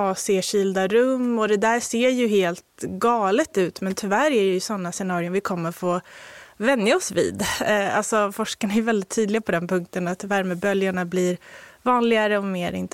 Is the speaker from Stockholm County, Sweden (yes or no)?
yes; Haninge, Stockholm County, Sweden; Jag har koppling, men jag är inte från Nynäshamn. Jag är uppvuxen i Haninge.